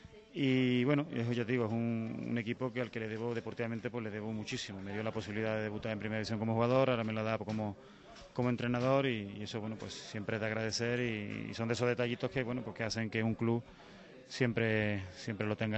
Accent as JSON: {"language": "Spanish", "town": "Córdoba", "region": "Andalusia", "country": "Spain", "said": "Córdoba es mi tierra y he estado muy a gusto trabajando este año allí"}